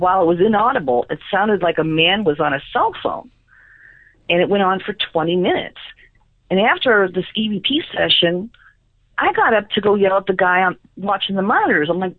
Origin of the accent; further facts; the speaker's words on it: California, United States; I grew up in California, and we took a road trip to various ghost towns.